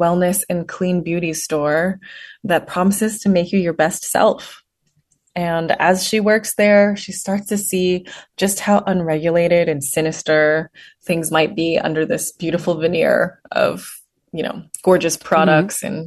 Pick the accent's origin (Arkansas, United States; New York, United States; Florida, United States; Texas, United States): Texas, United States; Houston; I wrote all of that from my own experiences of kind of growing up in Houston, where not too many people looked like me when I was growing up.